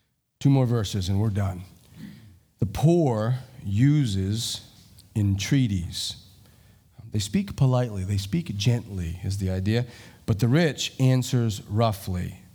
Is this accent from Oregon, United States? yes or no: no; Etna, Maine, United States; I grew up in Etna, Maine. The whopping population of Etna, Maine was 600. There was literally more cows.